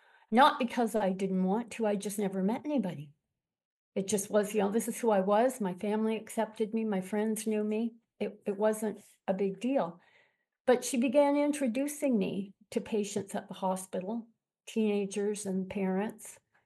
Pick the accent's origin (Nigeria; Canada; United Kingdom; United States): Canada; Montreal, Quebec; also born or lived in Eastern Townships / Niagara-on-the-Lake / Toronto; I grew up in Montreal, went to university in the Eastern Townships, raised my children in Niagara-on-the-Lake, and then moved to Toronto and came out here about 12 years ago.